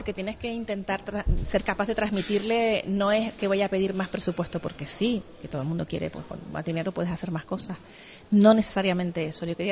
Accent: Artenara, Canary Islands, Spain; estuve en Artenara, en mi pueblo, el otro día

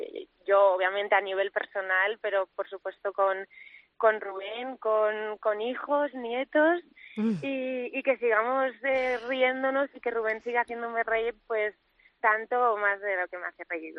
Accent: Irún, Basque Country, Spain; El restaurante donde lo vamos a hacer es allí en Irún, yo soy de Irún.

